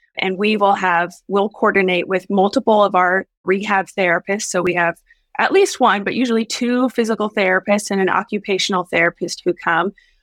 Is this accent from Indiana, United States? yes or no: yes; Indiana, United States; moved away as an adult; now in Memphis, United States; I'm not from the Memphis area originally. I grew up in Indiana, did medical school in Indiana, and came down here originally for residency.